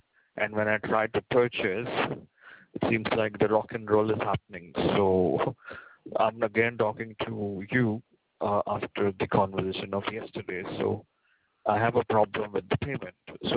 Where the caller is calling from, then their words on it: India; and I'm calling from India.